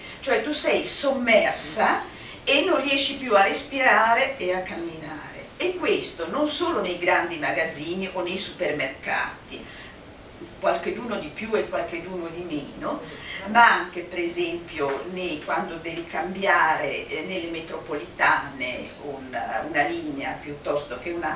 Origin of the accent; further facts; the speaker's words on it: Milan, Lombardy, Italy; also born or lived in Germany; Io sono di Milano, ho sempre vissuto in città a Milano e un po' in Germania.